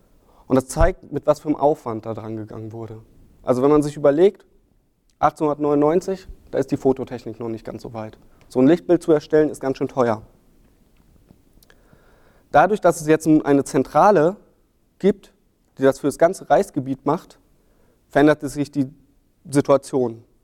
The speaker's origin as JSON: {"language": "German", "region": "North Rhine-Westphalia", "country": "Germany", "said": "Also ich habe da einen Fall aus der Gegend, wo ich herkomme, bei Hamm."}